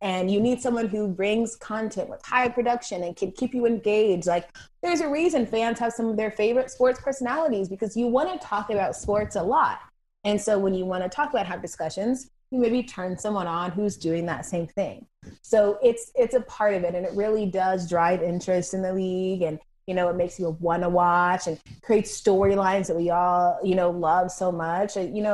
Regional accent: Georgia, United States; I definitely feel like I saw Atlanta sports heyday as I grew up living in Georgia.

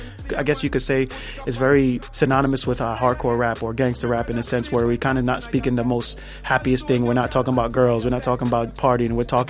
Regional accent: Brooklyn, New York, United States; So my first language is English, second is Spanish. And then being in the streets of Brooklyn, I have to learn off to speak Patois

